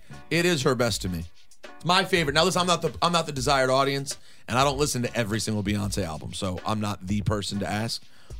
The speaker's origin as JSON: {"language": "English", "region": "New York", "country": "United States", "lives_now": "Virginia, United States", "said": "I listen all day, every day in Virginia. I'm from New York. I miss Hot 97 so much."}